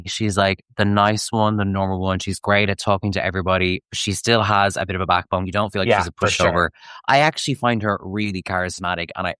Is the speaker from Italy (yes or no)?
no; Ireland; because as an Irish person, a lot of the monarchy talk on the show makes my eyes roll back in the back of my head a little bit.